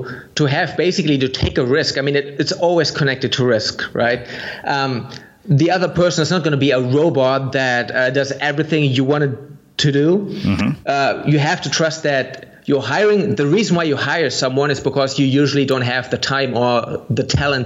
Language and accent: English; Germany; English is a second language; I'm from Germany and you're from the US, right?